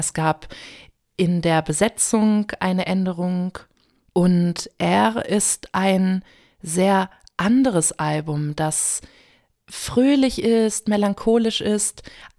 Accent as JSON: {"language": "German", "town": "Kiel", "region": "Schleswig-Holstein", "country": "Germany", "said": "Ja, ich komme aus Kiel"}